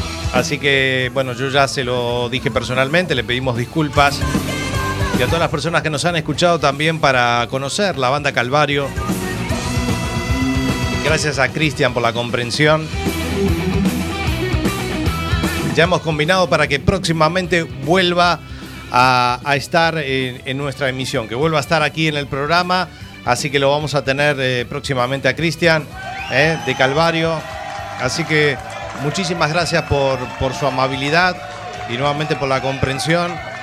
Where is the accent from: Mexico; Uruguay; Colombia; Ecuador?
Uruguay; Son las elecciones en mi país, Uruguay, así que gane el mejor.